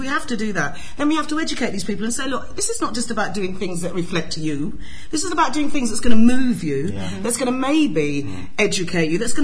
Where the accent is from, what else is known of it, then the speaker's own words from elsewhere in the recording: London, United Kingdom; As much as a Londoner I am, and I love it, and I always tell people I'm very proud of being a Londoner